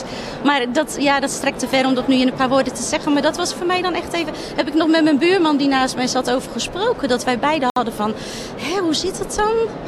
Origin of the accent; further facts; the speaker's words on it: Rotterdam, South Holland, Netherlands; ik kom uit Rotterdam.